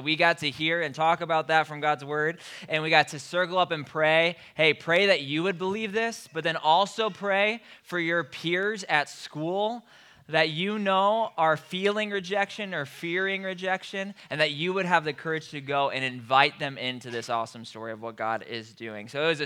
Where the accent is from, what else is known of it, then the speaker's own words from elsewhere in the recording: Marion, Iowa, United States; Growing up, I grew up in Marion and went to Linmar High School, and basketball became my favorite sport by far at a very early age.